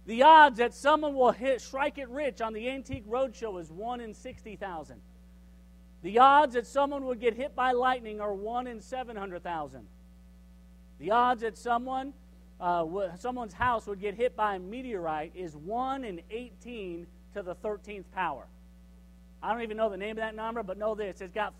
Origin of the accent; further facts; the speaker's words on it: Southern United States, United States; also born or lived in Arkansas; I'm from the South, so, you know, we do. I don't know what y'all do up north, but in the South, anything that can burn and blow up is a firework